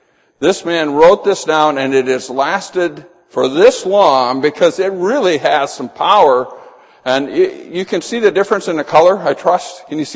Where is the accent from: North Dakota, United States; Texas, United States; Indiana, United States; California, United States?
North Dakota, United States; Edgeley; born there; I know I was born in Edgeley, North Dakota. I know the house I was born in.